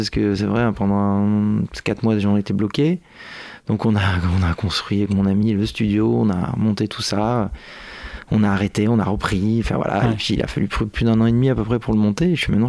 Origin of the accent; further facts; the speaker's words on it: Limoges, Nouvelle-Aquitaine, France; Limoges, c'est mes parents qui habitent à Limoges. Moi, je suis originaire de Limoges, donc j'y vais aussi de temps en temps.